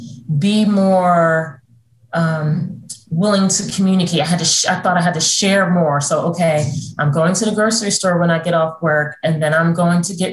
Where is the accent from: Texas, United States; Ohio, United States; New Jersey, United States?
New Jersey, United States; So, you know, I'm from New Jersey, and I'm myself a very independent woman.